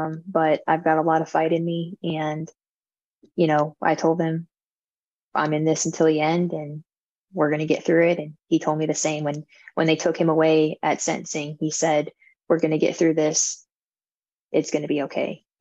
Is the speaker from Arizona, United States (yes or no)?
yes; Arizona, United States; I'm from Arizona, where Mike was located is my hometown.